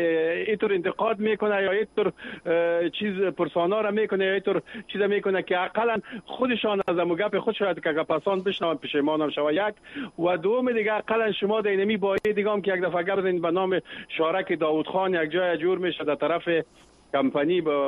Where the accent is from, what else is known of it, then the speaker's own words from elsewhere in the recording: Afghanistan; ما شما ببینید افغان هستیم، من افغان هستیم